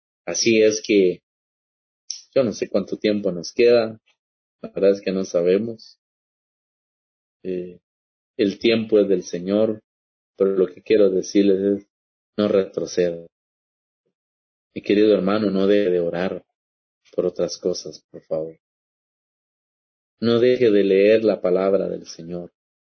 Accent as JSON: {"language": "Spanish", "country": "Guatemala", "said": "tenemos DPI de que somos guatemaltecos"}